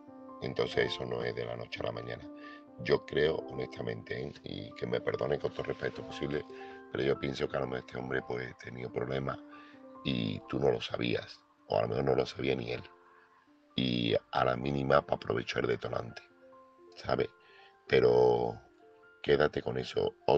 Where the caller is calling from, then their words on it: Seville, Andalusia, Spain; corresponsal de Sevilla